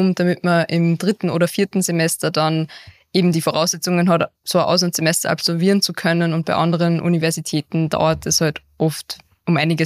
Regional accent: Upper Austria, Austria; ich bin in Stareck aufgewachsen, das sind einfach 10 Minuten mit dem Auto

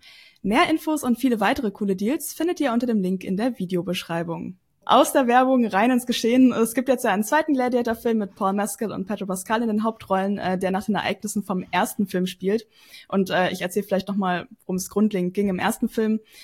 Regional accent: Northern Germany, Germany; Ja, ich bin aus Norddeutschland.

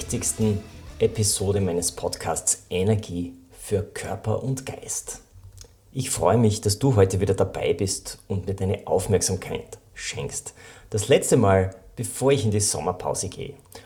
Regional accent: Styria, Austria; born there; Ich bin auch gebürtiger Oststeirer.

